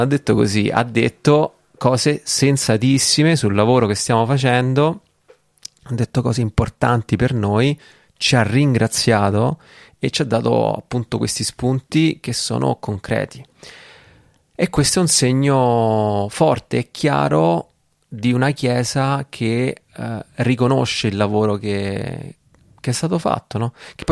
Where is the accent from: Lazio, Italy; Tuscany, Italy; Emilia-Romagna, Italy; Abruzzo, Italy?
Lazio, Italy; Rome; io sono di Roma, no?